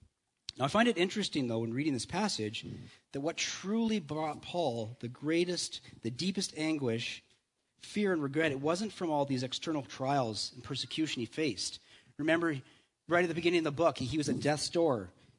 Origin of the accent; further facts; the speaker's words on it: Canada; And of course, being Canadian, rather than addressing it, we'd rather just stay up all night contemplating what we might have said